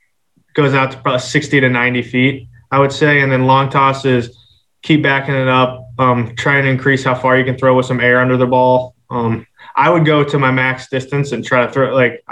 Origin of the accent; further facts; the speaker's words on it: St. Louis, Missouri, United States; Born and raised in St. Louis.